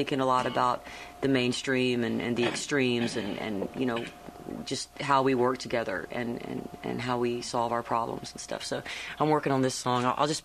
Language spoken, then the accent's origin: English; the South, United States; But loyalty as a Southerner.